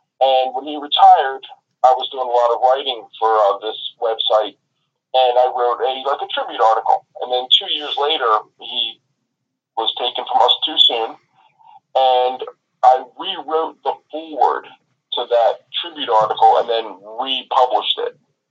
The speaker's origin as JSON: {"language": "English", "town": "Philadelphia", "region": "Pennsylvania", "country": "United States", "tie": "born or raised there", "said": "they ended up showing a card from the Blue Horizon, which is my hometown of Philadelphia."}